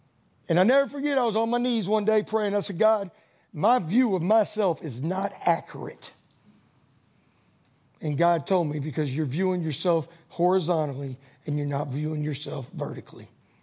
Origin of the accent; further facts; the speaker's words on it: New York, United States; I moved here from New York. New York. I look different and I talk different. And I never felt like I fit in.